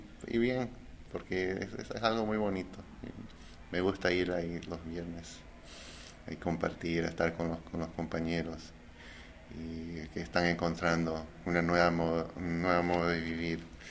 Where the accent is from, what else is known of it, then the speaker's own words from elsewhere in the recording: Peru; born there; moved away; se casó en mi país natal, en Perú, y me invitó a ir al matrimonio. Fue la primera vez que regreso a Perú en 27 años. Y regresar ahí al país donde nací